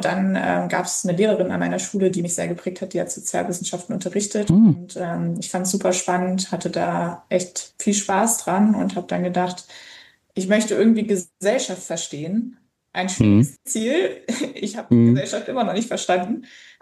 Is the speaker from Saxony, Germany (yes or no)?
no; North Rhine-Westphalia, Germany; Das Dorf liegt in Ostwestfalen-Lippe in Nordrhein-Westfalen, also ziemlich in der Mitte Deutschlands, aber im großen, weiten Nichts.